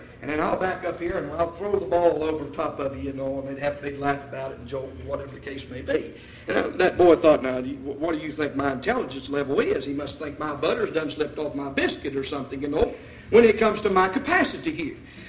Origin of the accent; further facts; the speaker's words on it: Ravenswood, West Virginia, United States; also born or lived in Elk Fork, West Virginia; I grew up in Ravenswood, which is a town region, But I had opportunity when I moved to Elk Fork in Middleburn, West Virginia, to live in the country.